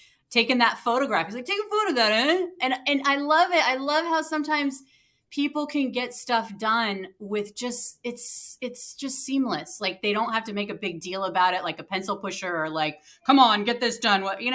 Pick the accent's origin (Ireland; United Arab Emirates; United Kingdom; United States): Ireland; I mean, I'm Irish.